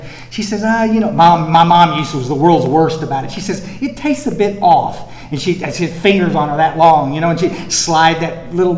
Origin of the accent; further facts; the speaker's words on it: Texas, United States; I was raised in Central Texas, and my father was an alcoholic